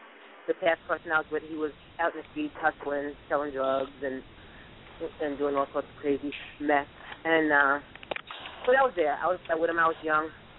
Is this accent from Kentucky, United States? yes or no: no; New York, United States; I'm from Eastern Long Island.